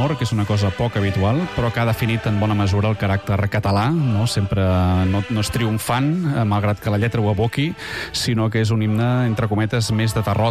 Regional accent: Catalonia, Spain

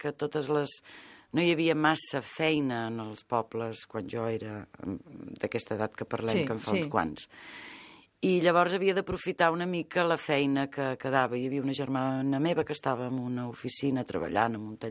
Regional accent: Esparreguera, Catalonia, Spain; now in Barcelona, Spain; jo quan vaig marxar d'Esparreguera per venir a treballar a Barcelona per estudiar idiomes

